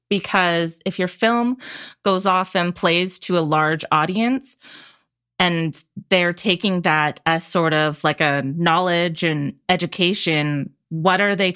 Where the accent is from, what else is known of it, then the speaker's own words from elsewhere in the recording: Vancouver, British Columbia, Canada; We're from Saugeen First Nation and I'm Irish-Canadian settler on my dad's side. I grew up in East Vancouver.